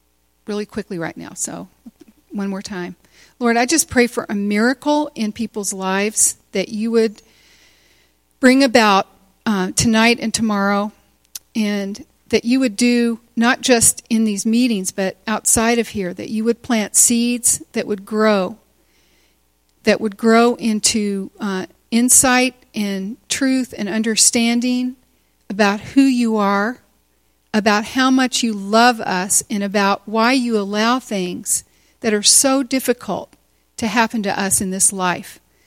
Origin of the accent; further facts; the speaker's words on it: Kentucky, United States; moved away as an adult; now in California, United States; I was kind of a spoiled brat growing up in Kentucky, of all places. And after we got married, had one baby, we moved to California, and I've been living in California for, I think, 37 years.